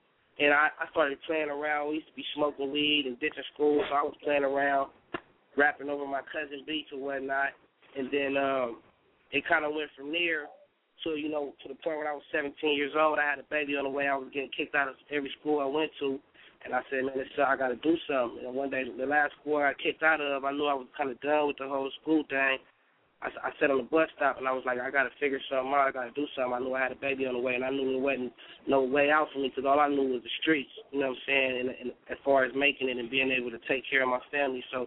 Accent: Los Angeles, California, United States; Yeah, I was born and raised in South Central, but really I got it, like, pretty much everywhere.

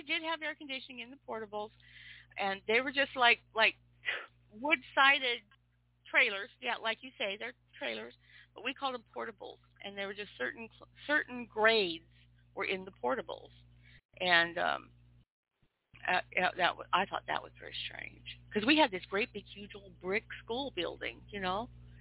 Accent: Spokane, Washington, United States; Well, I didn't move to the country until I got married. I grew up in Spokane, Washington, and we had a school system there.

